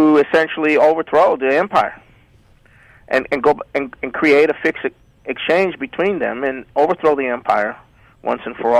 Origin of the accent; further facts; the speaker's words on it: Canada; also born or lived in Mexico / United States; No, I was born in Mexico, but I was partly raised in Canada and partly raised in the United States. My mother's Canadian.